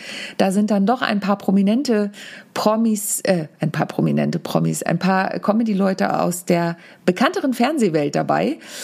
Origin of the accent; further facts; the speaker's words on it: Warnholz, Germany; Jetzt in Warnholz, als ich alleine gespielt habe in meiner Heimat